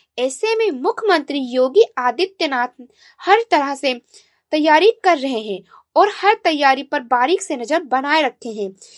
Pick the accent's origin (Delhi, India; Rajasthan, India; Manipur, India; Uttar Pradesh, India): Uttar Pradesh, India; Gonda; और मैं गोंडा जिले से हूँ।